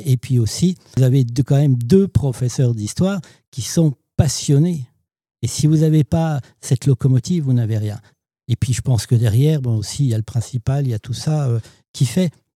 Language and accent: French; Épinal, Grand Est, France; Je suis né à Épinal, j'ai fait mes études à Épinal, j'ai fait l'armée à Épinal